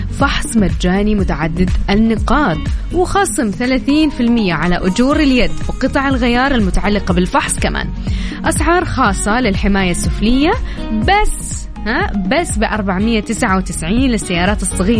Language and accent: Arabic; Taif, Makkah Province, Saudi Arabia; لا أنا من مواليد الطايف